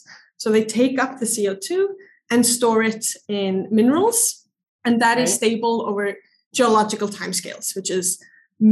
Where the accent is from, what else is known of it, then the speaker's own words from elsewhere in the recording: Iceland; And I'm from Iceland, so we have a lot of volcanoes and earthquakes and glaciers.